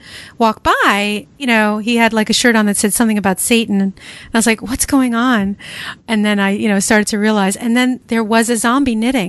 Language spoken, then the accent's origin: English; New York, United States; I'm from New York and I never heard that.